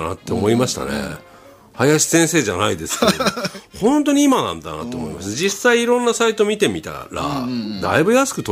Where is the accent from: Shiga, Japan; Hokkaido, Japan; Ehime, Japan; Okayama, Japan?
Ehime, Japan; 愛媛で生まれてギターってかっこいいなって思いながら育って、今ラジオをやってるギタリスト